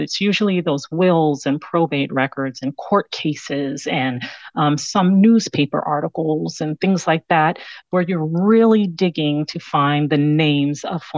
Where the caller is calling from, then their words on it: Florida, United States; I am in Florida.